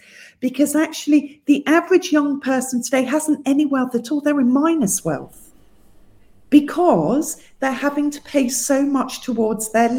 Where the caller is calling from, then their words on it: London, United Kingdom; I'm calling you from London, I'm in London.